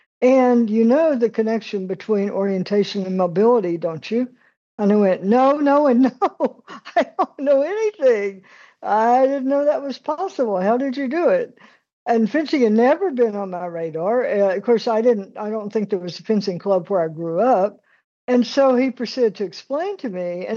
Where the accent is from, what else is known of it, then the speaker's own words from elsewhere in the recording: Texas, United States; and I was born in Far West Texas and was low vision as a child until I was about 14.